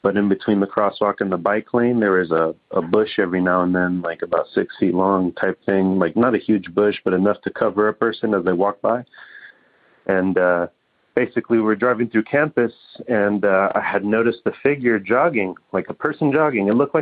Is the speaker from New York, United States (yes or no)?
no; California, United States; I'm from Northern California.